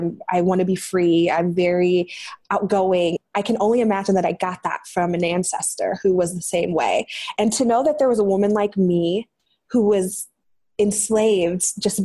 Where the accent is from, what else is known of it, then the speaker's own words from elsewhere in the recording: Green, Ohio, United States; Green, Ohio, the suburb in Ohio.